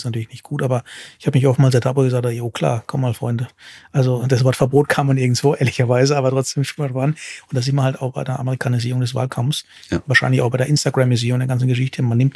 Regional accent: Southern Germany, Germany; als Süddeutscher

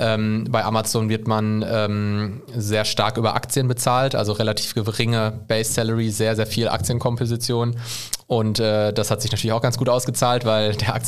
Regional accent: Gelsenkirchen, North Rhine-Westphalia, Germany; 33 Jahre, gebürtiger Gelsenkirchener, im Ruhrgebiet aufgewachsen.

